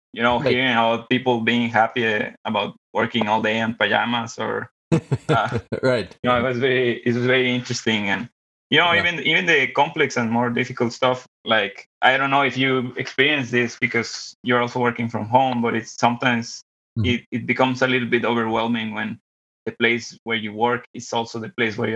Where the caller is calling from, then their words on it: Monterrey, Nuevo León, Mexico; I'm calling from the meat capital of Mexico, Monterrey, Nuevo León.